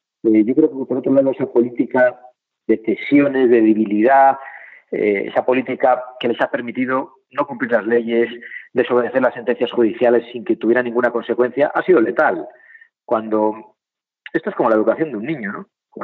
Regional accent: Basque Country, Spain; eso lo hemos vivido en mi tierra, en el País Vasco.

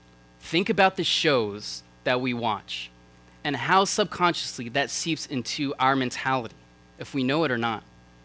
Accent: Georgia, United States; So I'm from Georgia, for all you southern people

